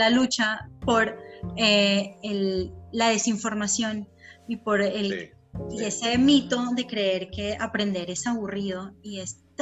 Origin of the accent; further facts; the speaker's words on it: Venezuela; soy venezolana, entonces España, Colombia y Venezuela.